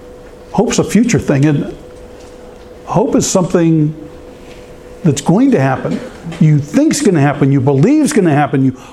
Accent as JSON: {"language": "English", "town": "Phoenix", "region": "Arizona", "country": "United States", "said": "We are from Phoenix, but we all happen to be in Tyler having lunch."}